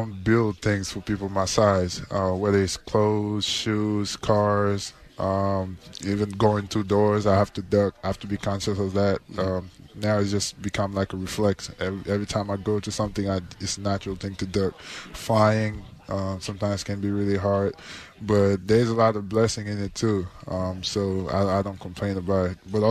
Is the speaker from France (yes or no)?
no; Dakar, Senegal; English is a second language; I'm from Senegal, Dakar. And I was not too far from the ocean.